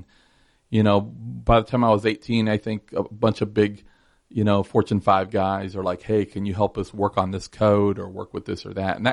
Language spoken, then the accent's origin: English; Los Angeles, California, United States; The short version is I'm from Los Angeles. I grew up in a very broken, abusive, alcoholic, you know, situation.